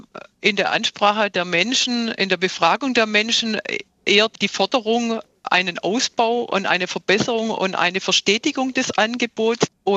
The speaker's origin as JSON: {"language": "German", "town": "Esslingen", "region": "Baden-Württemberg", "country": "Germany", "said": "Ich komme zum Beispiel aus Esslingen"}